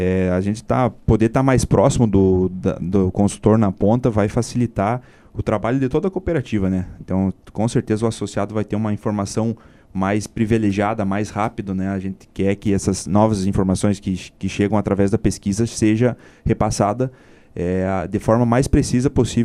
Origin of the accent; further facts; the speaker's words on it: Itapera, Brazil; eu sou natural de Itapera, cresci aqui no município.